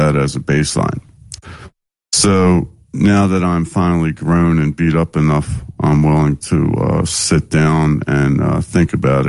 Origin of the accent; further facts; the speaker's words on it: Philadelphia, Pennsylvania, United States; now in Oregon, United States; I used to be from the East Coast, Philadelphia, but now I'm in the desert in Southeast Oregon.